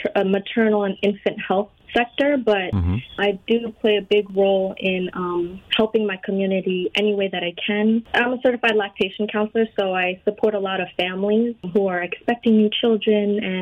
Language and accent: English; Spring Valley, New York, United States; I grew up in Spring Valley, New York, my whole life. So I grew up listening to a lot of R&B and hip-hop, so it's very different.